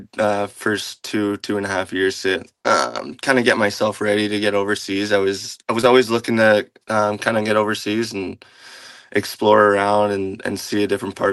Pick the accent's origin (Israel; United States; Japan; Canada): Canada; Trail, British Columbia; But yeah, it's a great community, and I love growing up in Trail.